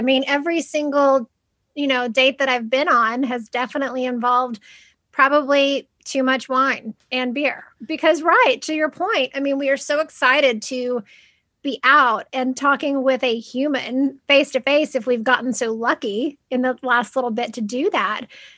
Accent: the South, United States; when I was teething, because I'm from the South, I had whiskey in my mouth before any other liquid.

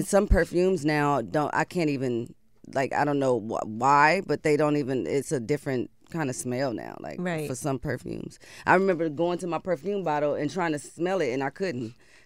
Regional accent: Oakland, California, United States; I'm just like, I'm from Oakland.

